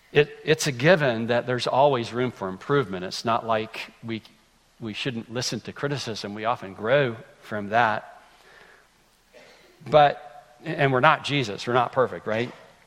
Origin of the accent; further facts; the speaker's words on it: Greenville, United States; moving back to Greenville over 18 years ago to my hometown.